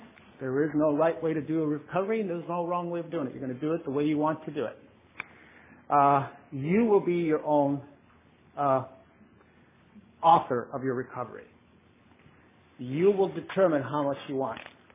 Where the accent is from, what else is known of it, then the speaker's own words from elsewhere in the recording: Santa Barbara, California, United States; And I come from Santa Barbara, and you guys have been nothing but wonderful to me here.